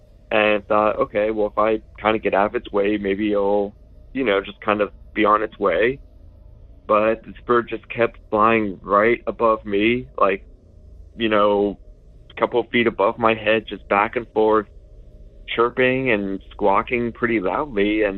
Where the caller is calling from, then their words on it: Cincinnati, Ohio, United States; I am calling from Cincinnati, Ohio